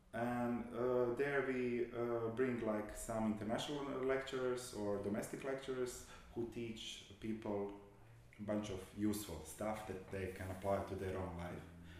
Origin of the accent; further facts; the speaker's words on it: Dubrovnik, Dubrovnik-Neretva County, Croatia; now in Zagreb, Croatia; I'm from Dubrovnik. I live in Zagreb.